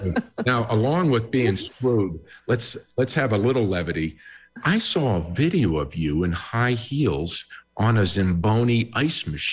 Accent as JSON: {"language": "English", "town": "Boston", "region": "Massachusetts", "country": "United States", "also_born_or_lived": "Maryland", "said": "I'm from Boston in the Northeast area. I also lived in Maryland for a while"}